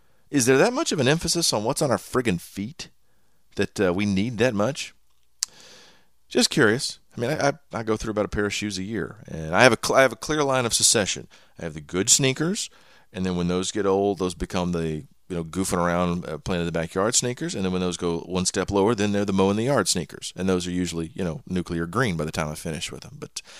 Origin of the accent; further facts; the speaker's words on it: Texas, United States; Although, I am from East Texas, so it is possible to have a 19-year-old with a 9-year-old child.